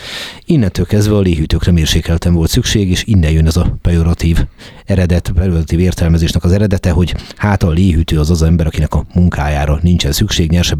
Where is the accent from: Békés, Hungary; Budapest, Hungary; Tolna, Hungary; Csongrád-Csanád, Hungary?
Budapest, Hungary; born or raised there